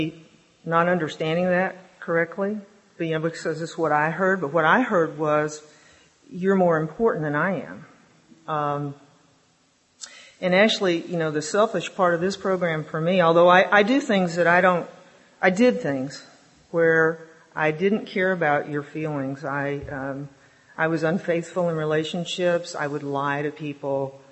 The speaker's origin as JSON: {"language": "English", "region": "the South", "country": "United States", "tie": "born or raised there", "lives_now": "Oregon, United States", "said": "I live in Oregon now, but I grew up in the South"}